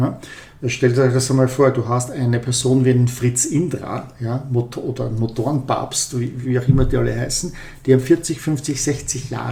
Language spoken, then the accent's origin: German; Austria; Und ich sage das als Österreicher